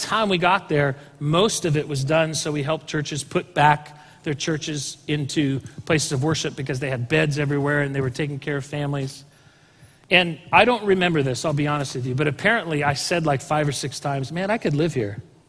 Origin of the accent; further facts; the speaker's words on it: California, United States; Michelle and I grew up in Southern California, we were born and raised there